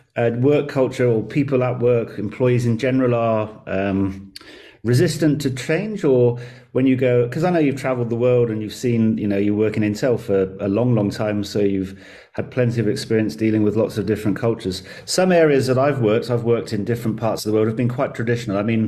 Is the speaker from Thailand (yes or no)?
no; England, United Kingdom; I'm English, I'm not from Israel.